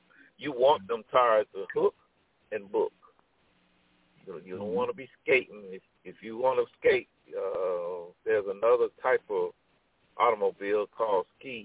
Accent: Arkansas, United States; did I tell you we getting a racetrack down in my hometown in Arkansas?

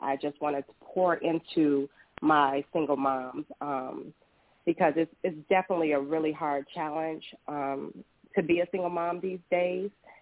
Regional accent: Detroit, Michigan, United States; now in Atlanta, United States; I am originally from Detroit. I am now in Atlanta, getting ready to move to L.A., at the end of the month.

